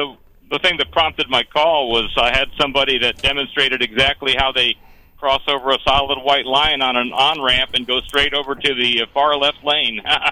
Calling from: New York, United States; I live in northern New York

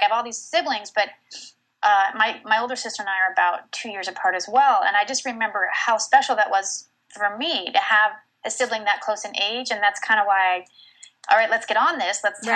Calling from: Simi Valley, California, United States; I am in Simi Valley, California.

